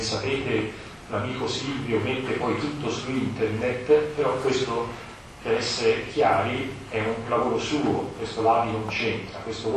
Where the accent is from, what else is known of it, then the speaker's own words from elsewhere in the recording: Florence, Tuscany, Italy; poi io sono fiorentino, non mi riuscirei per nemmeno, il nostro modo è un modo franco, molto aperto